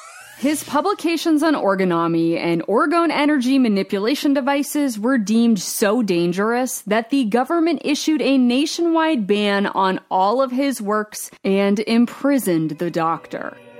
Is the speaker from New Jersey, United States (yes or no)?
no; Maine, United States; all the wacky shenanigans that went down in my home state of Maine.